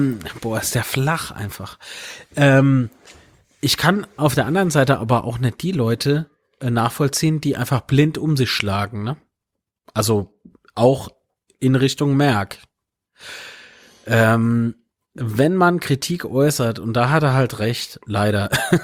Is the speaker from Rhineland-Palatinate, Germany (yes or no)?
yes; Rhineland-Palatinate, Germany; Aber mir sind Pfälzer und mir der wird es.